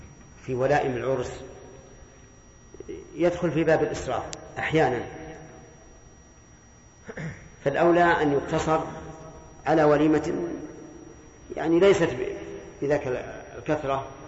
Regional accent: Saudi Arabia; وكل البيرة التي في بلدنا السعودية كلها قد اختبرت

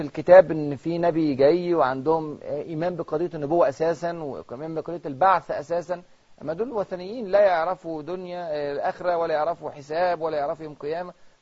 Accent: China; احنا عندنا في الصين ثلاث ديانات رئيسية،

